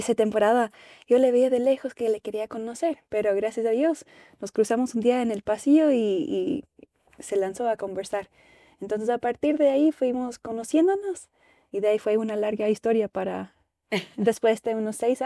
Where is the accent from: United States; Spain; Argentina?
United States; Spanish is a second language; now in Ecuador; yo vengo de los Estados Unidos